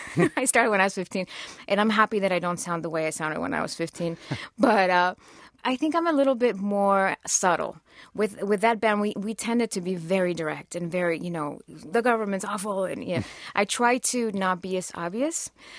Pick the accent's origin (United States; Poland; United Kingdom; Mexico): Mexico; Tijuana, Baja California; English is a second language; I was born in Tijuana, which is at the border. And, you know, I grew up there most of my life. And it's a city that I'm very connected to.